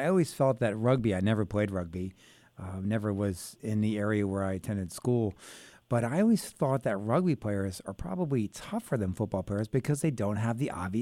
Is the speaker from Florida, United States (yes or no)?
yes; Florida, United States; I mean, growing up in Florida, obviously that's the South.